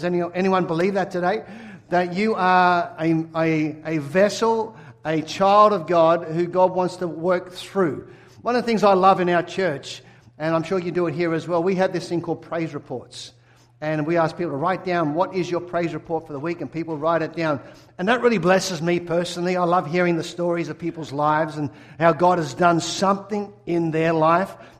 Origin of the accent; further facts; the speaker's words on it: Sydney, New South Wales, Australia; as an Aussie. If you haven't worked out yet, I'm not from Scotland. I'm from Australia, Sydney, Australia, born and bred, and I grew up as a sports person, professional tennis player.